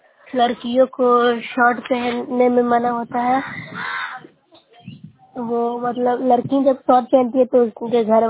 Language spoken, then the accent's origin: Hindi; Bihar, India; मैं नूसरा ब्लॉक से हूँ, जिला नालंदा से बोल रही हूँ।